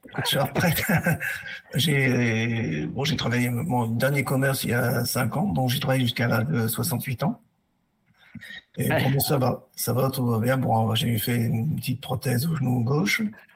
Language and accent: French; Grand Est, France; born there; Ouais, je suis né dans les Vosges, oui